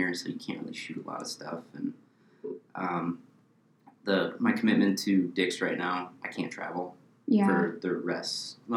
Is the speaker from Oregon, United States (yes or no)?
no; Amery, Wisconsin, United States; So, so I'm a Wisconsin native. I was born here in Amory, actually probably like 60 feet that way.